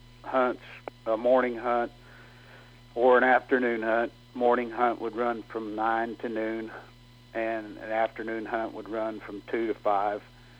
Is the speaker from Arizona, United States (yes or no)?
no; New Mexico, United States; since I was a little young kid growing up in New Mexico